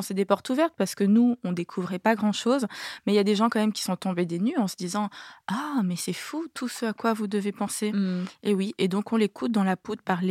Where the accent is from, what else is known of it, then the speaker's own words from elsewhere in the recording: France; born there; je suis née en France, d'origine vietnamienne